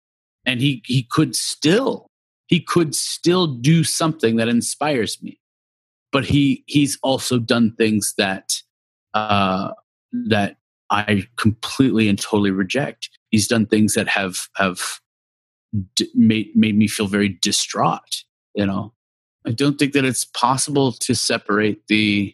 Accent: San Jose, California, United States; I am from San Jose, California, proudly.

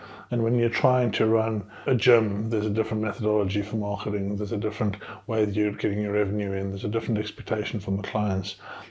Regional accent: South Africa; now in United Kingdom; I came from South Africa

